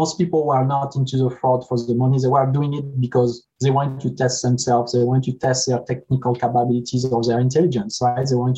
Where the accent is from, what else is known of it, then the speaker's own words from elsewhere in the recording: France; English is a second language; now in United States; I grew up in France, as you can hear from my accent.